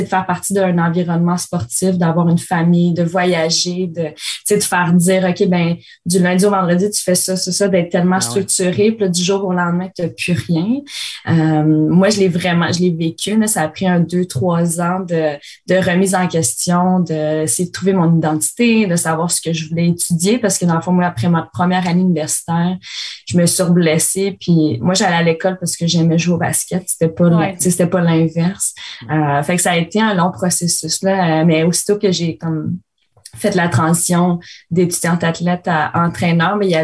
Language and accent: French; Gatineau, Quebec, Canada; je suis restée dans ma ville natale toutes ces années-là. Je suis restée à Gatineau.